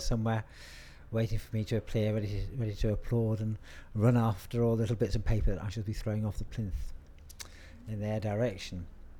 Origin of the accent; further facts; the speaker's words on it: Reading, South East England, United Kingdom; I'm from Reading and I'm 57 years old.